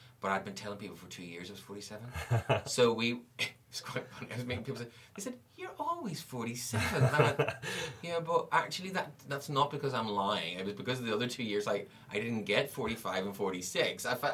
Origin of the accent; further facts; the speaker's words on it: Belfast, Northern Ireland, United Kingdom; I grew up in Belfast. I was born in 1968